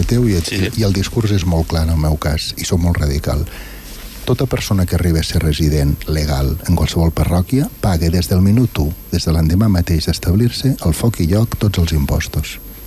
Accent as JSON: {"language": "Catalan", "country": "Andorra", "said": "nosaltres com a andorrans no estem votant a les municipals de Portugal."}